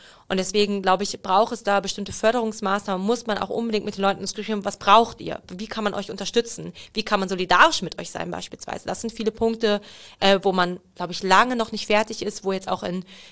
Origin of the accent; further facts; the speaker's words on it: Hanover, Lower Saxony, Germany; Als Hannoveranerin.